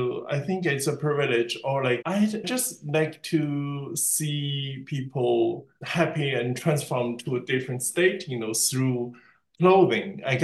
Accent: Toronto, Ontario, Canada; I'm Chinese-Canadian. I grew up in Toronto.

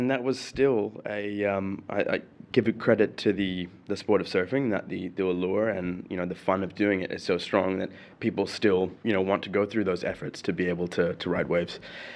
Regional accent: Sharjah, United Arab Emirates; also born or lived in Brazil; I was born in 83 in Sharjah. I think I spent a year here before going back to Brazil. And my parents traveled quite a bit around Europe and the States. And we came back in 92.

